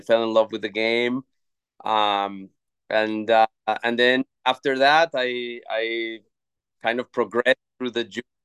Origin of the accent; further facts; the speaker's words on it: Mexico City, Mexico; English is a second language; I'm originally from Mexico City, and I started playing tennis when I was 12 years old.